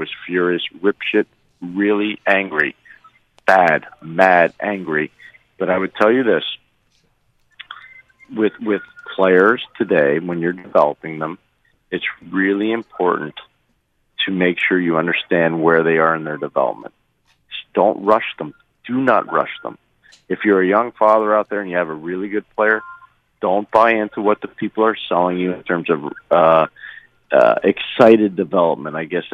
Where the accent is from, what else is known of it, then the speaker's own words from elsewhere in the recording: Montreal, Quebec, Canada; when I was a kid growing up in Montreal.